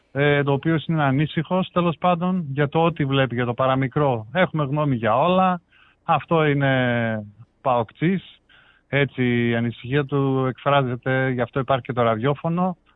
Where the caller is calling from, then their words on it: Kalamaria, Central Macedonia, Greece; είμαι εδώ από Καλαμαριά, πρώην Μανχάιμ.